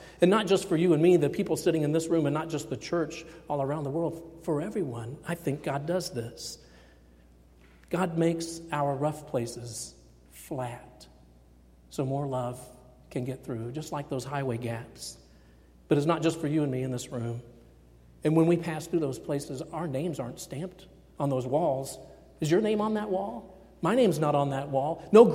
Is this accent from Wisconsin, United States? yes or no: no; Kansas City, Missouri, United States; When we go back to Kansas City, my hometown where I grew up, we always run out of time before I'm ready to come back.